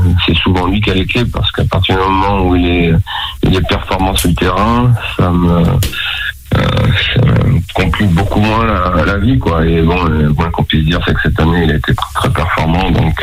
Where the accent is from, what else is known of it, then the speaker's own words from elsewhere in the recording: Nouvelle-Aquitaine, France; moi j'allais voir le stade Rochelet quand j'étais tout petit, je suis de Charente-Maritime.